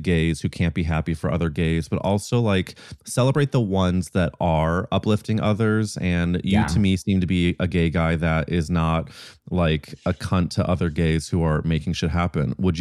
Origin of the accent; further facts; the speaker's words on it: St. Louis, Missouri, United States; I'm from St. Louis, Missouri, and I felt like when I was growing up that I was the only gay person besides the guy who cut my family's hair.